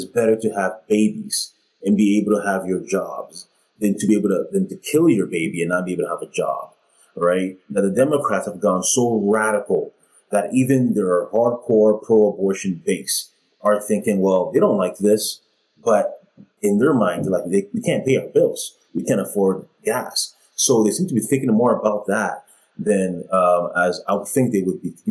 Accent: Canada; because I am Canadian, because I love Canada more than America, because it is my home

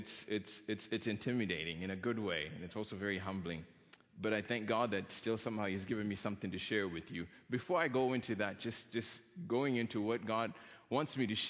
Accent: Kenya; I'm from Kenya

